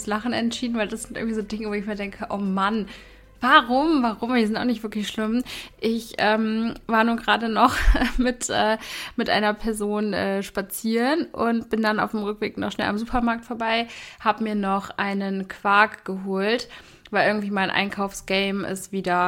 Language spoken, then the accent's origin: German; Cologne, North Rhine-Westphalia, Germany; Ich komme ja auch aus Köln